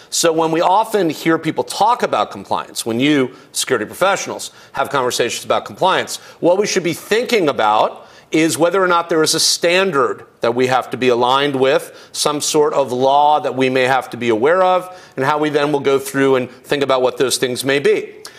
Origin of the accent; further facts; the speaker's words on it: Miami, Florida, United States; well, you know, I'm from Miami, got to work in that whole … thing, right?